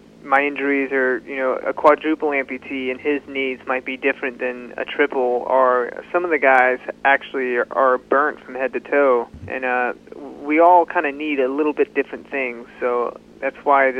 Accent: Marietta, Georgia, United States; born there; I was born in Kenneth Stone Hospital, right there in Marietta.

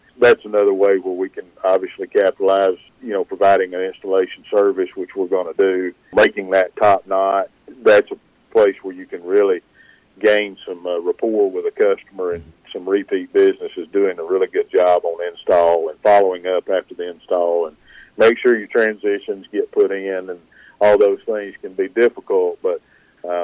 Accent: Calhoun, Georgia, United States; I'm from Calhoun.

